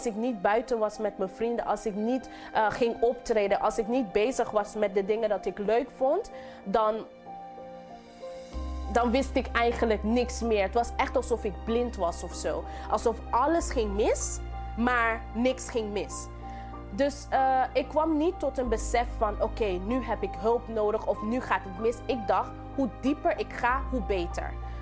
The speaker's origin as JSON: {"language": "Dutch", "country": "Sint Maarten", "tie": "born or raised there", "also_born_or_lived": "Curaçao", "moved": "as an adult", "lives_now": "Netherlands", "said": "Ik ben 24 jaar oud en ik ben geboren op Curaçao, maar getogen op Sint Maarten. En in 2014 ben ik naar Nederland gekomen om te studeren."}